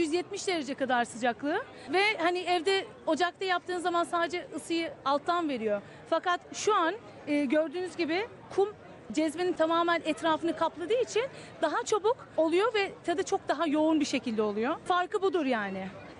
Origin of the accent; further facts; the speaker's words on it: İzmir, Turkey; now in Australia; Ben İzmirliyim zaten.